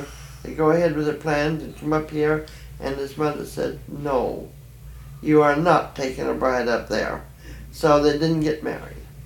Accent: Dawson, Yukon, Canada; born there; I was born in Dawson.

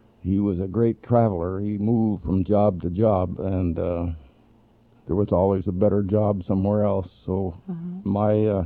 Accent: Wilmont, Minnesota, United States; born there; Yeah, well, I was born in Minnesota, a little town called Wilmont.

